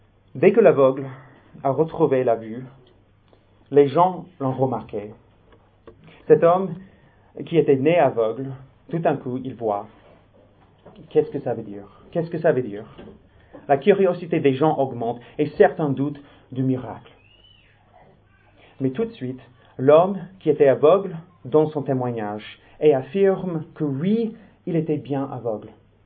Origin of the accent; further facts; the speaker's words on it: Minnesota, United States; French is a second language; Chez moi, au Minnesota, aux États-Unis, il y a une région qui s'appelle